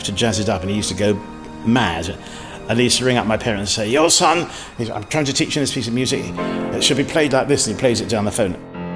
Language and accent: English; Wembley, London, United Kingdom; also born or lived in Ealing; Well, I grew up in Wembley. I mean, I was born in Ealing.